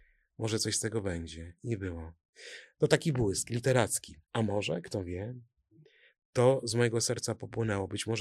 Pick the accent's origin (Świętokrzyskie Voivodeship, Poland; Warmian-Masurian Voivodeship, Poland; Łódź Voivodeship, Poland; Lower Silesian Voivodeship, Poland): Warmian-Masurian Voivodeship, Poland; Szczytno; born there; ja jako Mazur urodzony w Szczytnie, a mieszkający na Warmii, związany z Warią